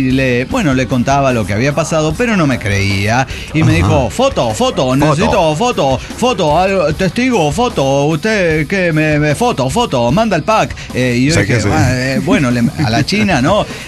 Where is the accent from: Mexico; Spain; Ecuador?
Mexico; Como buen mexicano, cerré ventanas, puertas, desconecté algunos electrónicos y apagué la calefacción.